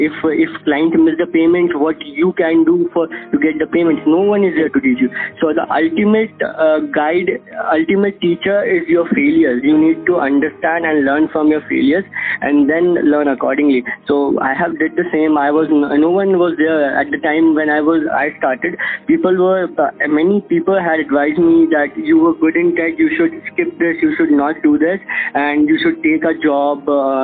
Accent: Bhopal, Madhya Pradesh, India; And firstly, when you say that I am from Bhopal, people think that you would not have that much skills, and you would not have the exposure to certain stuff.

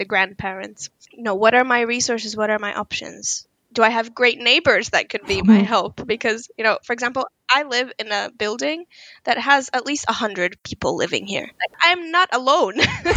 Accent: Israel; And of course, myself, who I'm originally from Israel, as I mentioned.

